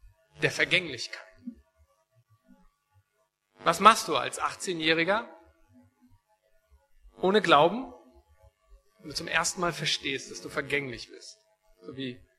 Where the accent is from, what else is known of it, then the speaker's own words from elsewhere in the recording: Mecklenburg-Vorpommern, Germany; Zu meinem Hintergrund, ich komme aus Mecklenburg, bin dementsprechend sehr kommunistisch noch aufgewachsen, habe die DDR noch erlebt.